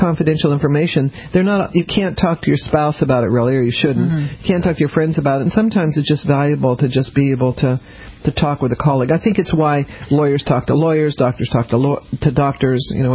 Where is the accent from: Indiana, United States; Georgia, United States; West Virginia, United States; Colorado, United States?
Colorado, United States; Denver; also born or lived in New Orleans, Louisiana; I grew up in Denver.